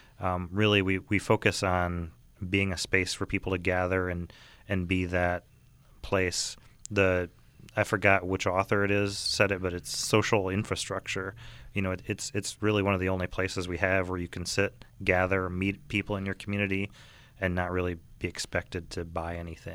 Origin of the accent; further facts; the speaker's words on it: Michigan, United States; I grew up back in Michigan, and you saw even more back there.